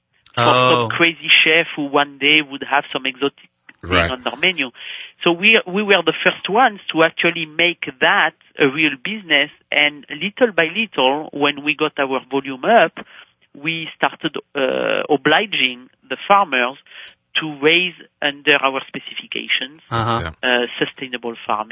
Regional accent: Gascony, France; English is a second language; Yeah, I'm from Gascogne.

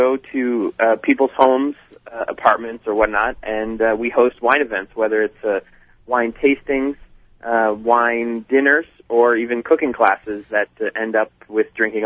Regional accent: Boston, Massachusetts, United States; I was from Boston, living in Boston, and working at a great restaurant called Cafe Louis in Boston.

